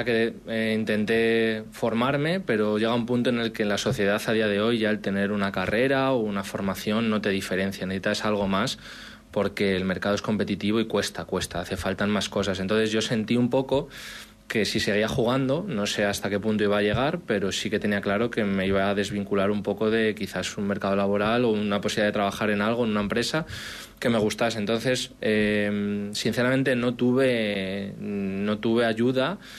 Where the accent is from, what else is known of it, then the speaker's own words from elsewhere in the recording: Salamanca, Castile and León, Spain; empecé una etapa en Salamanca, que es de donde soy yo